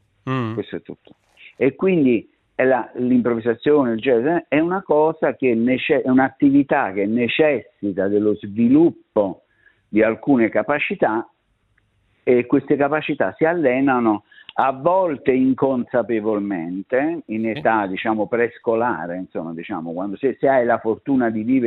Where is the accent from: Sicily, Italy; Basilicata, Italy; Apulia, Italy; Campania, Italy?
Campania, Italy; Naples; E io chiaramente da napoletano: "Sì … " E erano tipo 2 mesi che stavo là